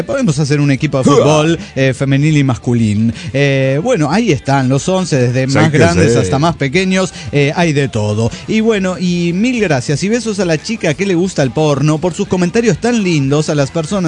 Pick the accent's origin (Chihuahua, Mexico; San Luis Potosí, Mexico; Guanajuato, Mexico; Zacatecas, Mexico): Chihuahua, Mexico; Cuauhtémoc